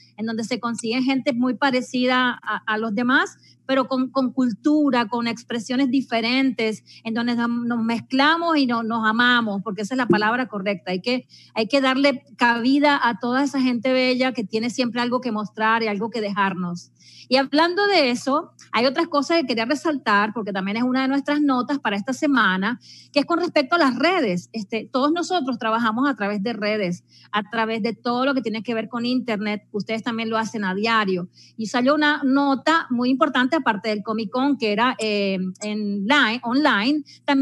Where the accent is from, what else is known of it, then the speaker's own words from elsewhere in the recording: Argentina; also born or lived in Italy / Venezuela; nací en Argentina, después fui para Italia, después fui para Venezuela, donde estudié, donde los conocí a todos ustedes